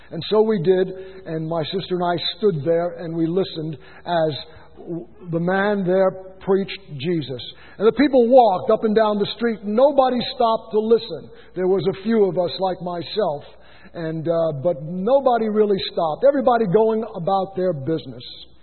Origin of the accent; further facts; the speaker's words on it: New York, United States; Interesting, growing up in New York as a half-Jew, half-Italian, I can remember a freshman baseball.